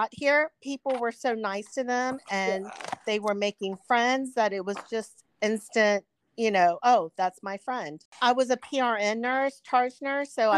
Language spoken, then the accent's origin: English; Virginia, United States; also born or lived in South Korea; I grew up in Virginia. So okay. I was like, right after I was born, my dad was back at Fort Lee in Virginia, and then he retired there. So I grew up in a small town, suburbia